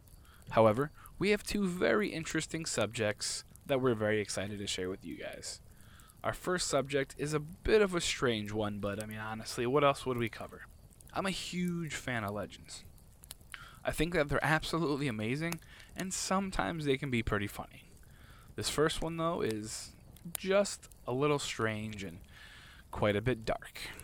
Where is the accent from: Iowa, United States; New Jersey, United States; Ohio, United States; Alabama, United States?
New Jersey, United States; This week, we are heading into the Garden State and exploring the homeland, New Jersey. This is the place that I grew up in.